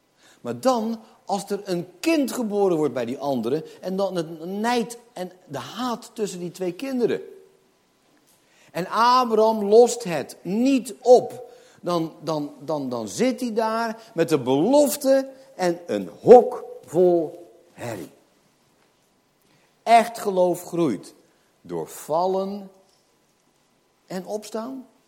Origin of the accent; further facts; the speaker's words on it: Netherlands; En dan denk ik als Hollander, nee hoor.